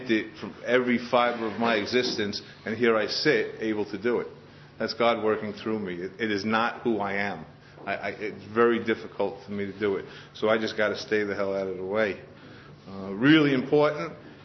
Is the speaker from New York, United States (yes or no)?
yes; Queens, New York, United States; moved away as an adult; now in Sedona, United States; So I was born and raised right here in Queens. My home group is, as you guys, I'm not from Sedona, Arizona. I've been living there the last 6 years. I'm born and raised in Queens.